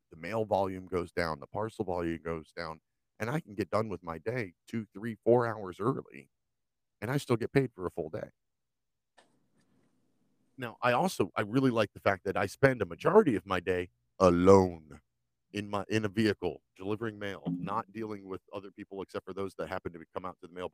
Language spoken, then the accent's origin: English; United States; Things that I saw growing up in America